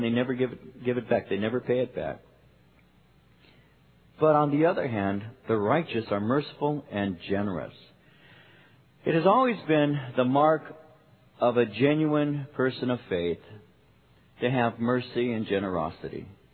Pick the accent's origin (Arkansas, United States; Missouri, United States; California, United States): California, United States; Norwalk; growing up in Norwalk and working in Whittier, driving out here was like, man, I'm going to the other side of the world.